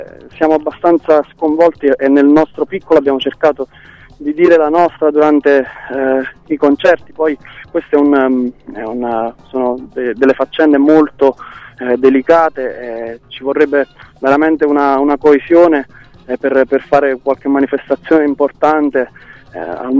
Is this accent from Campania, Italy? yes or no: yes; Campania, Italy; Noi veniamo dal Cilento e per cui è stata per noi una ferita molto grossa